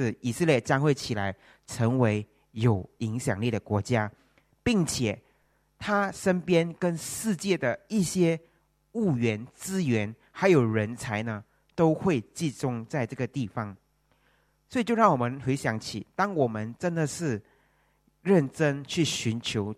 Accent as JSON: {"language": "Chinese", "country": "Malaysia", "said": "我一个马来西亚人要留在这边"}